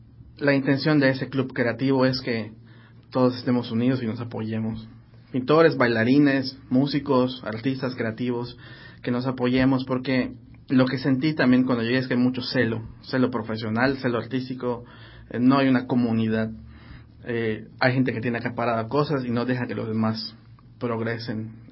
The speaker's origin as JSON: {"language": "Spanish", "region": "Yucatán", "country": "Mexico", "said": "Nosotros también somos parte de México, pero si vas a la Ciudad de México y ven un yucateco trabajando en publicidad, era yo como un bicho raro."}